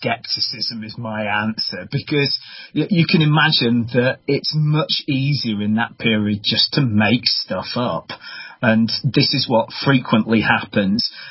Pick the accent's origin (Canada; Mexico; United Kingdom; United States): United Kingdom; I grew up in the British countryside, and I've always had, let's say, a loving relationship with the countryside. I still today live in the country